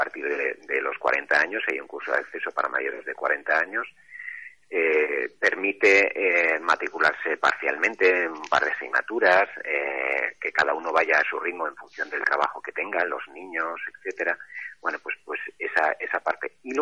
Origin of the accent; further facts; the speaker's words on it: Pamplona, Navarre, Spain; moved away; yo soy de Pamplona. Cuando llegué aquí me encontré con una situación en la que para formarte en lo que tuvieras que formarte tenías que hacer mínimo 100 kilómetros.